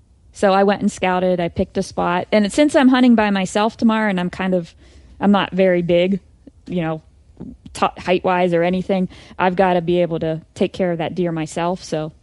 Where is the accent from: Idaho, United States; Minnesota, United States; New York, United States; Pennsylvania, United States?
Pennsylvania, United States; Because I'm from Western Pennsylvania, so that's so all whitetails.